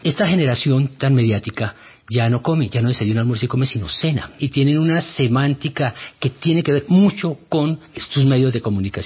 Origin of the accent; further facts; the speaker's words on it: Colombia; Yo creo que nosotros ahora, como colombianos y las telenovelas colombianas que se ven tanto, estamos influyendo en el lenguaje de otros países